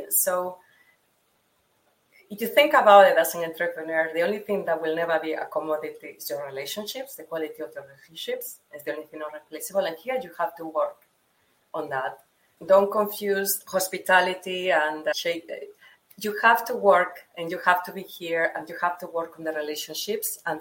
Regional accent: Spain; English is a second language; I'm originally from Europe, from Spain, we will end up importing some of those innovations.

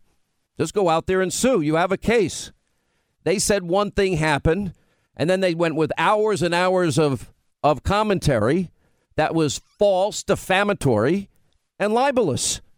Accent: Long Island, New York, United States; so things are so bad in Long Island. I grew up in Long Island. There's still nice parts of Long Island, but there's some that are really horrible.

